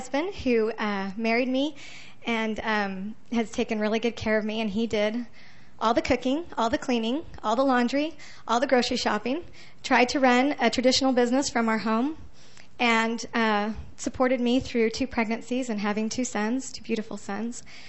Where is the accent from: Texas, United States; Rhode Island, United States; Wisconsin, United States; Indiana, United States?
Texas, United States; Katy